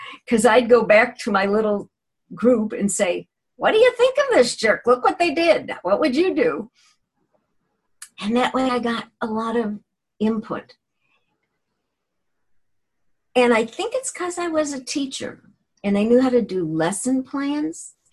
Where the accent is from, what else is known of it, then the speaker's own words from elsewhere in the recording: Chicago, Illinois, United States; now in San Francisco, United States; I'm originally from Chicago, though I've lived in San Francisco for many years.